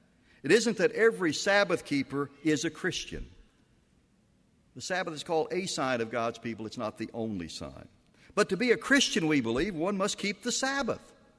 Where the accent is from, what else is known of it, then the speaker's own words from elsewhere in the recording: the South, United States; Now, I grew up in the South. We've lived in the Northeast, and I'll tell you, they are very different.